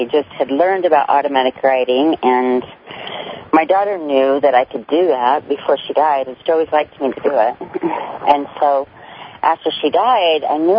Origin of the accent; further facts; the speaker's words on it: Utah, United States; I'm from Utah